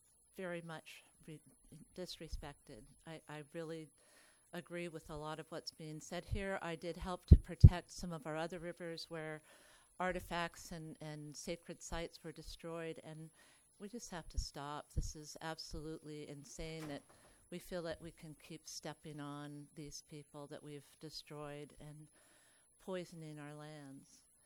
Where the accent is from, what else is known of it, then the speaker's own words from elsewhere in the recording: Mendocino, California, United States; I'm from Mendocino.